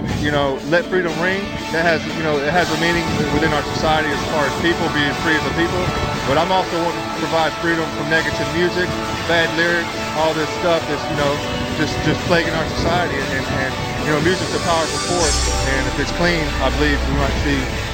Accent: Atlanta, Georgia, United States; I'm from the Atlanta area, yes, sir.

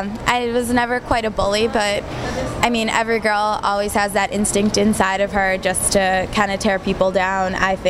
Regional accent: Peabody, Massachusetts, United States; I'm from Peabody, Massachusetts.

